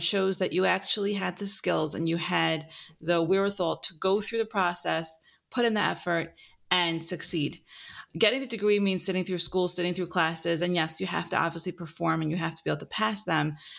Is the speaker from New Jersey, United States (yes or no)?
yes; Lakewood, New Jersey, United States; Born somewhere in New Jersey or New York. I was raised in Lakewood. So I guess that's where I identify with as my hometown.